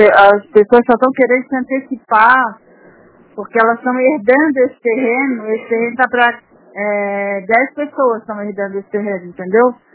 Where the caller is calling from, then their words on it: Biguaçu, Santa Catarina, Brazil; eu sou aqui de Biguaçu.